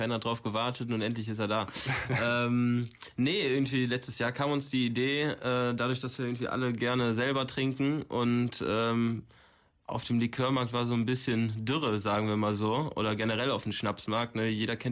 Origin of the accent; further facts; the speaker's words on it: Cologne, North Rhine-Westphalia, Germany; Aber wir sind ja Kölner, da können wir keine Berliner Luft trinken